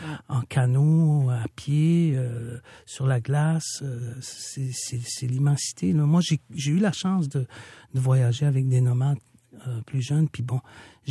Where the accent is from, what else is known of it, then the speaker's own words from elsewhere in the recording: Newfoundland and Labrador, Canada; born there; also born or lived in Malieutenam, Quebec; Je suis né au Labrador, oui. Ouais. Ma famille a été déplacée dans le sud. Ça nous a amené à Malieutenam.